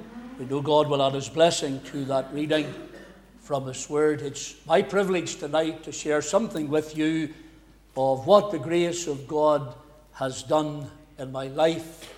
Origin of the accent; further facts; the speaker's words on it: Cookstown, Northern Ireland, United Kingdom; My journey begins way back in County Tyrone. I was born and bred in Cookstown. That's God's own country